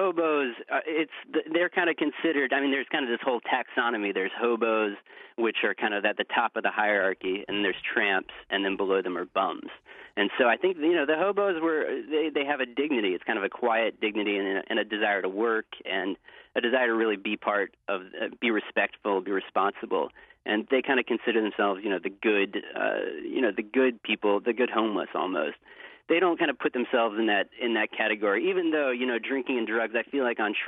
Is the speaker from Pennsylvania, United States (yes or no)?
no; North Carolina, United States; I went through my home state of North Carolina